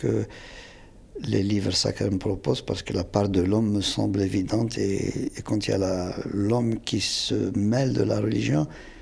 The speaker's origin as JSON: {"language": "French", "region": "Kabylie", "country": "Algeria", "said": "parce que je suis kabyle, ma fille l'est. Elle chante en kabyle, mais elle n'est pas kabyle comme moi. Je ne le suis pas comme mon père l'a été."}